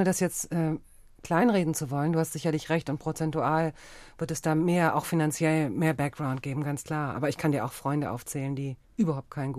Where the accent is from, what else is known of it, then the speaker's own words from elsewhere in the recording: West Germany, Germany; Weil ich, klar, als Westdeutscher, ich könnte dir zum Beispiel diese Frage, habe ich jetzt gerade gedacht, umgekehrt so gar nicht beantworten, wie die Stimmung in unserem Land war.